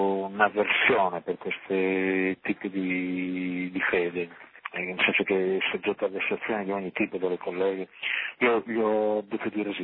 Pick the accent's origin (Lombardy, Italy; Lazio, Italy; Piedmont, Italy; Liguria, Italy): Piedmont, Italy; vengo da Monferrato, in Murisago, da noi ci sono tante chiese, e abito pure sempre vicino a Castelnuovo Don Bosco